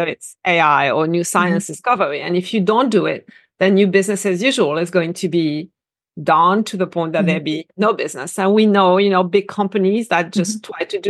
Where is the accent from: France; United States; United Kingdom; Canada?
France; Paris, Île-de-France; English is a second language; If you haven't guessed, I'm originally from France. I'm from Paris. And I was born and raised a city girl, Parisian girl.